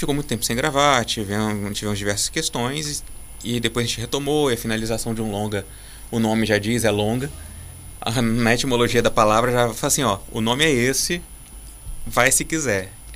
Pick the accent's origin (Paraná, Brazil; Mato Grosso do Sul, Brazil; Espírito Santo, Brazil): Espírito Santo, Brazil; Cachoeiro de Itapemirim; born there; now in Vitória, Brazil; Eu sou nascido em Cachoeiro. Não sei se você reparou meu cantarolar.